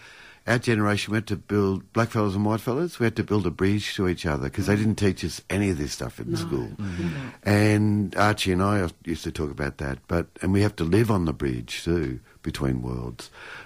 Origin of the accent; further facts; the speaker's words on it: Victoria, Australia; I live in southwest Victoria, which is where I grew up pretty much. And we're my Irish ancestors